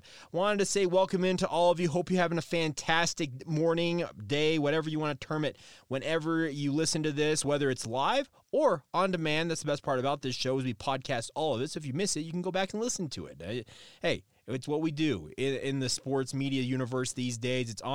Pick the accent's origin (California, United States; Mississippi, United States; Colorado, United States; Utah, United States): Utah, United States; Orem; I think most of you understand that I am a native of this state. I grew up in Orem, Utah.